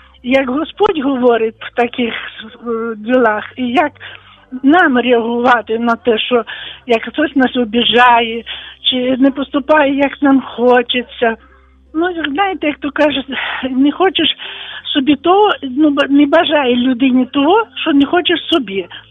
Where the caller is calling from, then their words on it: Volyn Oblast, Ukraine; я з Волині.